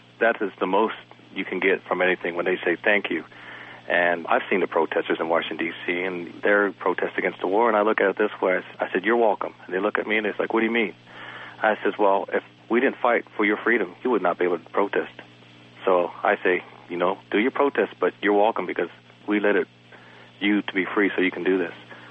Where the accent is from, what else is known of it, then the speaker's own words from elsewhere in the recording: Mexico; now in United States; I speak very little Arabic, and I tell them, you know, I'm from Mexico again.